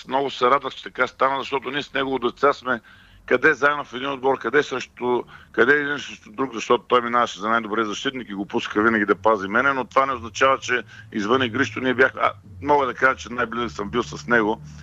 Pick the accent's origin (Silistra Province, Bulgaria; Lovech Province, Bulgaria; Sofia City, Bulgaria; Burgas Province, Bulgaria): Burgas Province, Bulgaria; Burgas; че съм израснал в Бургас